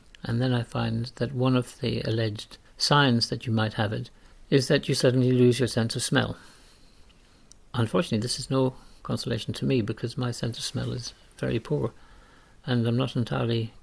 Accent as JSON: {"language": "English", "country": "Ireland", "said": "What it reminds me of is a famous story from Ireland, my home country, during the Second World War."}